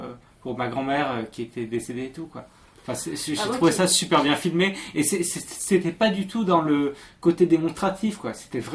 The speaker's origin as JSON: {"language": "French", "region": "Brittany", "country": "France", "said": "enfin moi je viens de Bretagne"}